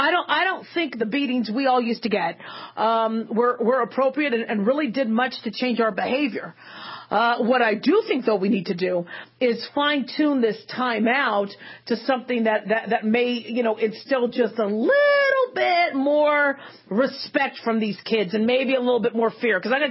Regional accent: Phoenix, Arizona, United States; I grew up in Phoenix, Arizona, and we'd have those monsoons. And there was some pretty violent lightning storms.

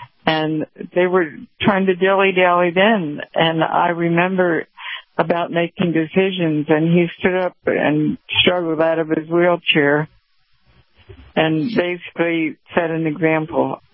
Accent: Delaware, United States; And I grew up in Delaware where they were building the ship, you know, the ships and the shipyards and everything on the Delaware River.

